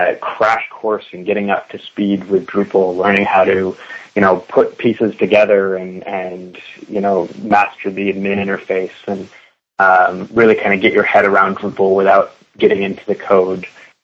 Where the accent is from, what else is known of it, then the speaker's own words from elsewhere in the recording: Toronto, Ontario, Canada; my hometown of Toronto